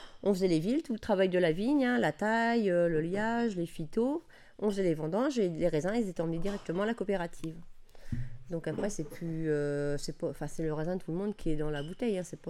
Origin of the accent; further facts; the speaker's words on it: Nogent, France; born there; Ah non, j'habitais pas à Nogent, moi je suis née à Nogent.